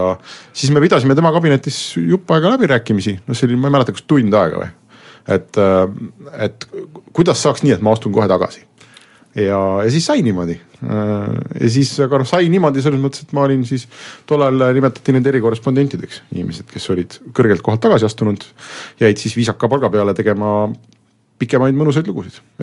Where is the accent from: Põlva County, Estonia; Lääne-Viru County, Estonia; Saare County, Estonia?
Lääne-Viru County, Estonia; Rakvere; now in Tallinn, Estonia; kuna ma olen Rakverest pärit